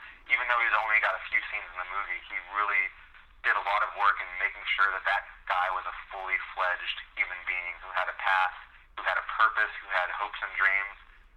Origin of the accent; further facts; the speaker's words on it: the South, United States; have to deal with really strong issues of growing up in the South.